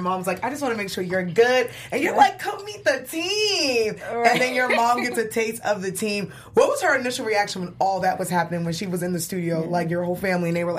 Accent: New York, United States; she's from Chicago, I'm from New York

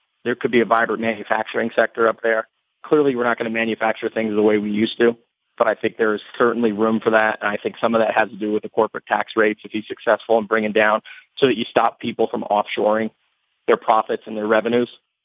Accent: Shamokin, Pennsylvania, United States; I'm from Shamokin, Pennsylvania. I don't know if you've ever been there. It's a little town, coal town, been decimated by the economy

